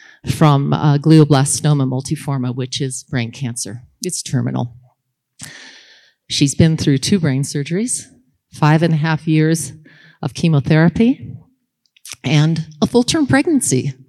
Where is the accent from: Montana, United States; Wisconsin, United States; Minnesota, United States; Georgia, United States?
Montana, United States; I'm from Glacier Country.